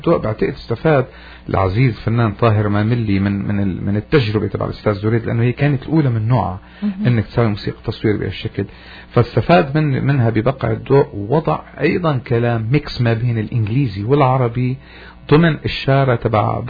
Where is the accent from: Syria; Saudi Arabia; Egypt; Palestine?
Syria